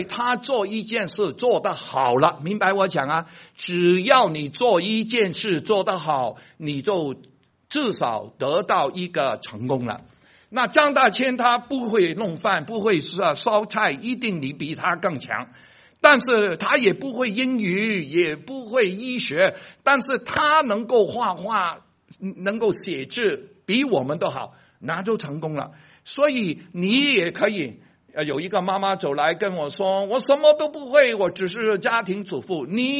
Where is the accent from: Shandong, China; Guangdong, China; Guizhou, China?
Guangdong, China; 因为我是广东人，很喜欢做这个稀饭。